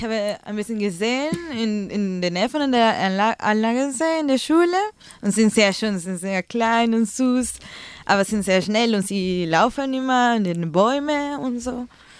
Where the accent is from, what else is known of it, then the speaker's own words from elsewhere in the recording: Peru; first language Spanish; German is a second language; Ich kann auch Deutsch lernen und Spanisch auch, weil das ist meine Muttersprache und ich spreche nur das. Also ich nur spreche Spanisch, aber in den Spanischunterricht die Formen gelernt, die Seiten zum Beispiel. Und ich wusste das nicht in Peru